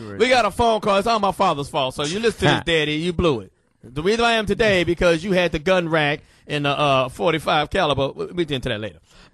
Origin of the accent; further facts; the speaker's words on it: Richmond, California, United States; Like I was born and raised in Richmond, California, and when I came up, everybody had a gun.